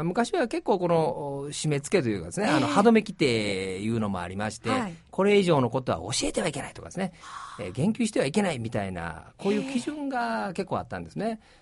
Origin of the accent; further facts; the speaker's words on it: Anan, Tokushima, Japan; now in Toon, Japan; もう野球どころの阿南市で育ちまして